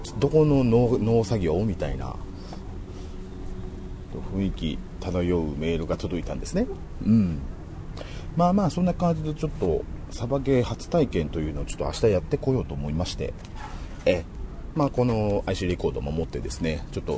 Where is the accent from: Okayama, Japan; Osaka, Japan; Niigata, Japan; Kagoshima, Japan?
Osaka, Japan; うちの地元は住之江公園駅、住之江協定がすぐ近くにある協定会でいうの、協定しやってる方々のメッカと言われる、まあ、住之江公園駅が一番最寄りの駅なんですけれども